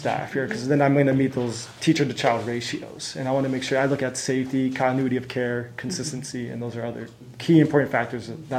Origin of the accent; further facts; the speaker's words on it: Shoreline, Washington, United States; I'm from Shoreline. I went to Shorecrest High School. I'm a graduate of Shorecrest High School and Shoreline Community College.